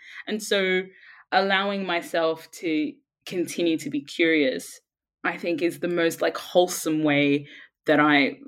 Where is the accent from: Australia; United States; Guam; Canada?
Australia; Brisbane, Queensland; now in London, United Kingdom; I grew up in Brisbane. There were no Black people where I grew up.